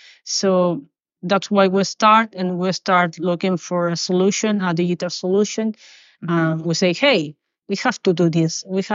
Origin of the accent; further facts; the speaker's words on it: Peru; English is a second language; So we are Mateo from Spain, Matias from Argentina, and me from Peru.